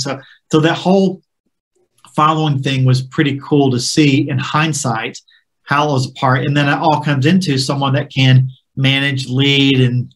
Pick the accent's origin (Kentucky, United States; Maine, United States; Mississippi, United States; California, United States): Kentucky, United States; So I grew up in Eastern Kentucky. And so I'm probably the one and only hillbilly that grew up in a holler that's ever been on this show.